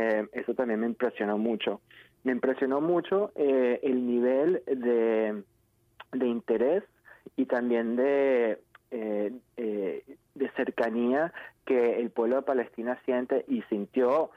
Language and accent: Spanish; Venezuela; yo soy venezolano